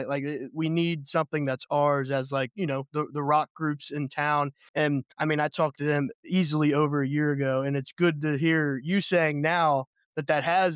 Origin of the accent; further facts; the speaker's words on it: Erlanger, Kentucky, United States; Yeah, I'm I'm from Kentucky, but I'm like 20 minutes from Cincinnati. I'm from like Erlanger, which is around Covington.